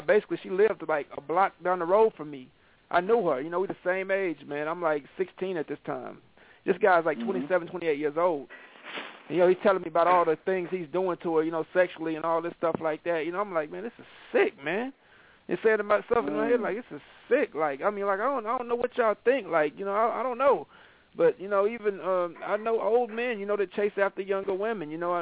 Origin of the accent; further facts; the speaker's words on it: Georgia, United States; and even in Georgia where I come from, you know, I can honestly vouch for that too. You know, where I was born at in Georgia